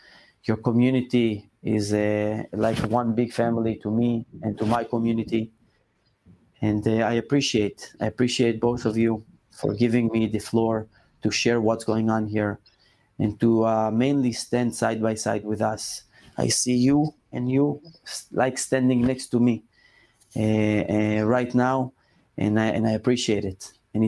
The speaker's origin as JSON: {"language": "English", "town": "Gush Katif", "region": "Gaza Strip", "country": "Palestine", "tie": "born or raised there", "said": "When I grew up in Gush Katif, any time that there was a terrorist attack, I had a small backyard"}